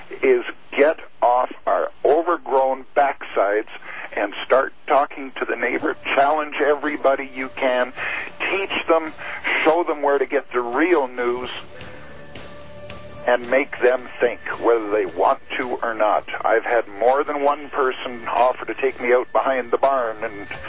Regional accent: Canada; because as I say, I'm a Canadian. I have no legal status in the U.S., so don't want any.

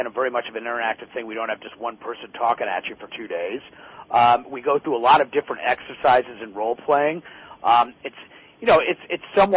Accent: Connecticut, United States; whether it's Washington or my home state capital of Hartford, Connecticut

